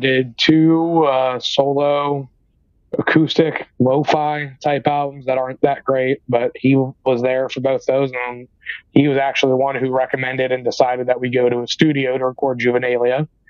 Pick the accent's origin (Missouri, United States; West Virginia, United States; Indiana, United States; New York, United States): West Virginia, United States; Martinsburg; I'm from Martinsburg, West Virginia